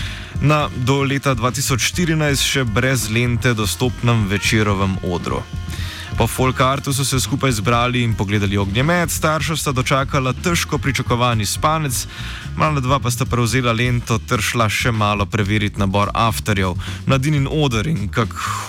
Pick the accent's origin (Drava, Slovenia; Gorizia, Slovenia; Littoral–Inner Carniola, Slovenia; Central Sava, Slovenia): Drava, Slovenia; Maribor; smo imeli Mariborčani letos bolj malo vere v lent.